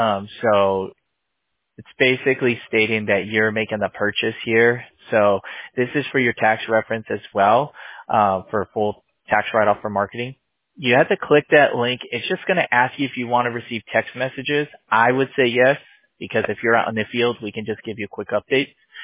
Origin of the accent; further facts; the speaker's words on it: Whittier, California, United States; Whittier. I grew up in Whittier. That's hilarious.